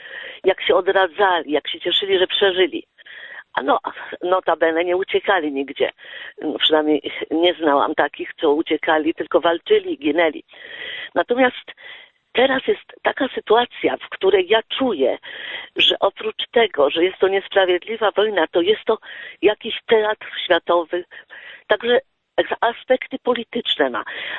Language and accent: Polish; Warsaw, Masovian Voivodeship, Poland; born there; urodziłam się w gruzach Warszawy